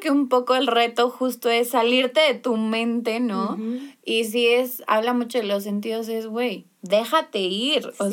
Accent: Mexico; Que creo que como sociedad mexicana otra vez caemos mucho en esto.

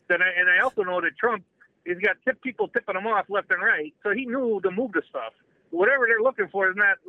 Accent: New York, United States; Well, Nicole, let me tell you this. I'm from New York, and I speak Goomba, all right?

